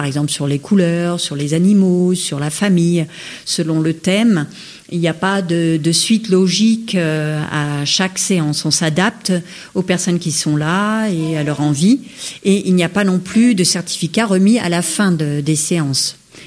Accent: Auvergne-Rhône-Alpes, France; now in Toulon, France; Moi-même, je suis originaire d'Auvergne. Et puis, quand je suis arrivée sur Gap

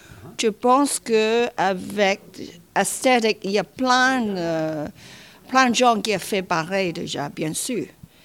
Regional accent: China; French is a second language; Je viens de la Chine.

